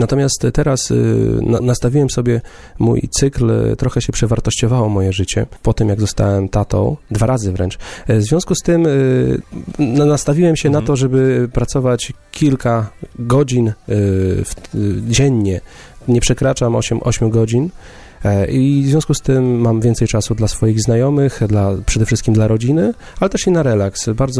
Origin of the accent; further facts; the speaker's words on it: Białystok, Podlaskie Voivodeship, Poland; now in Warsaw, Poland; bo jestem akurat z Białegostoku i czuję się białostoczaninem, mimo że już długo jestem w Warszawie, około 15 lat